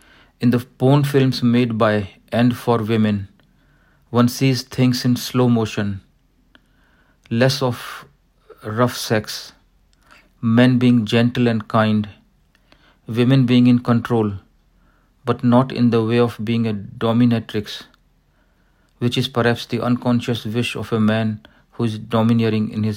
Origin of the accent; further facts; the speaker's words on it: India; in my experience of growing up in India, I had noticed that most of my female relatives